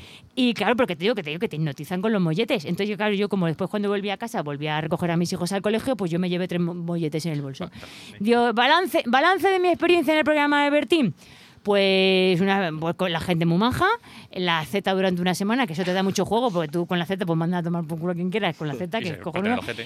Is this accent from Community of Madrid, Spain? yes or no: yes; Madrid, Community of Madrid, Spain; born there; O sea, yo ya venía de Madrid. Soy ya nacida de Madrid.